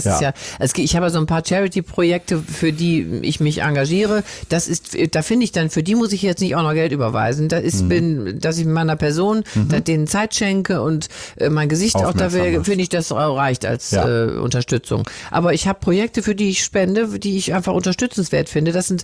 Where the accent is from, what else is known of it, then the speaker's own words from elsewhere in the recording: Wuppertal, North Rhine-Westphalia, Germany; ja, bin ja Wuppertalerin